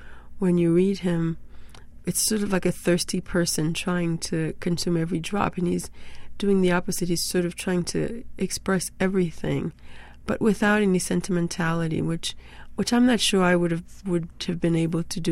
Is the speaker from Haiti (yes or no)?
yes; Haiti; the earthquake in Port-au-Prince is certainly close to me. I'm from Haiti.